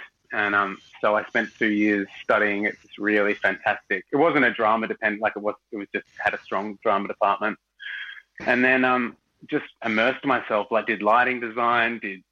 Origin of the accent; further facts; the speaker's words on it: Tasmania, Australia; also born or lived in Melbourne; I was born in Melbourne, but I moved to Tasmania when I was seven, and we never had a television.